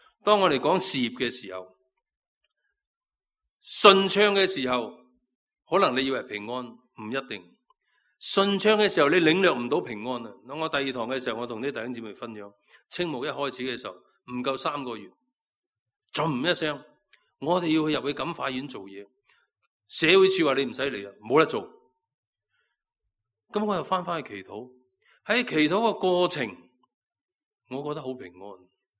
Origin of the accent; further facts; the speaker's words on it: Chaozhou, Guangdong, China; 我们潮州人很喜欢做生意，什么都做生意的，不喜欢打工的。